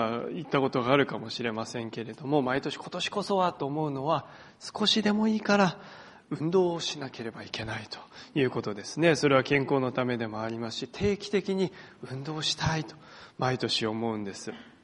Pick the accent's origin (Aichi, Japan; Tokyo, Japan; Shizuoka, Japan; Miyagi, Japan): Miyagi, Japan; Sendai; now in Iwaki, Japan; 年始にはですね、私の実家である仙台に少し帰省することができました